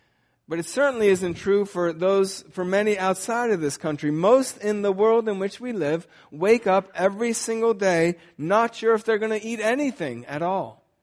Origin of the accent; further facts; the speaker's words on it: United States; I attribute that a lot to the fact that I'm an American.